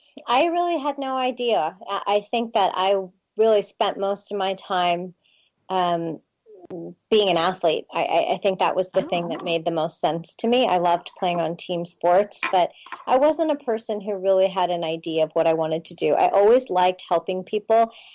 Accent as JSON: {"language": "English", "town": "Pittsburgh", "region": "Pennsylvania", "country": "United States", "tie": "born or raised there", "said": "I grew up in Pittsburgh, in Pennsylvania."}